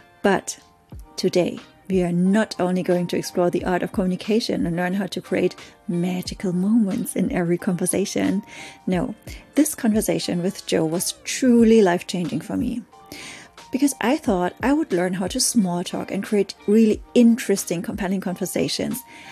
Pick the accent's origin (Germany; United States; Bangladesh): Germany; English is a second language; now in France; I moved from Germany to France, and in Germany, we are not very good in small talk.